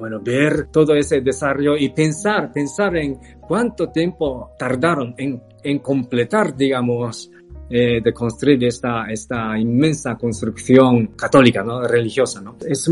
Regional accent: Kyoto, Japan; also born or lived in Tokyo; yo crecí en Kioto, nací en Tokio y crecí en Kioto y por supuesto todos mis amigos de colegio están en Kioto

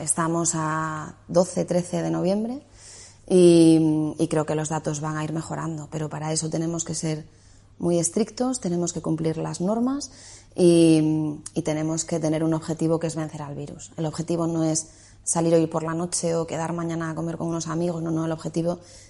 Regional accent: Asturias, Spain; now in Madrid, Spain; yo soy ciudadana asturiana y mi carnet dice que resido en Asturias, ¿no? Y tengo allí a toda mi familia. Lo que pasa es que he decidido quedarme en Madrid

